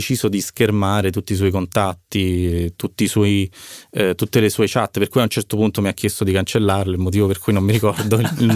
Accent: Naples, Campania, Italy; also born or lived in Rome

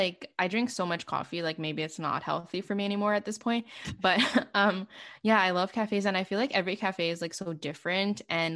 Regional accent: Canada; being Canadian

